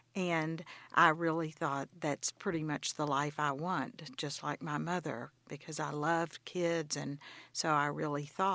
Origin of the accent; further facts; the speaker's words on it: Longview, Texas, United States; Well, I grew up in Longview, Texas, to parents who were from South Louisiana, my mother from New Orleans, and my father from Oakdale, Louisiana.